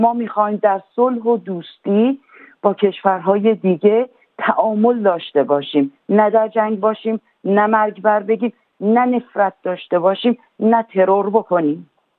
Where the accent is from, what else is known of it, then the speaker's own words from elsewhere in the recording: Iran; moved away; ما ایرانی هستیم